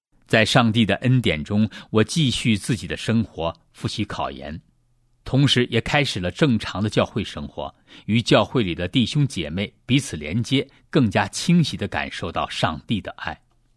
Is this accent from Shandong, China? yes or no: yes; Weifang, Shandong, China; 我的老家在山东潍坊，父母都是虔诚的基督徒。